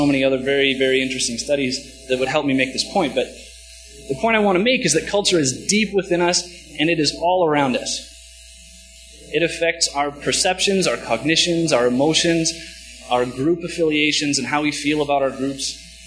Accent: Western Canada, Canada; I was born and raised in Western Canada, English-speaking Canada, which is important. I am a white, straight, cisgender male. I was raised primarily in rural small towns, and my family was lower socioeconomic status

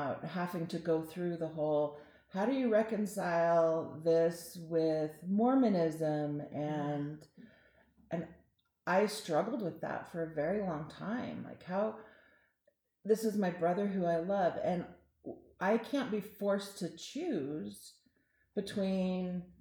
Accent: Oregon, United States; born there; I was born in Oregon. My raised LDS. My dad taught seminary for CES for 40 years.

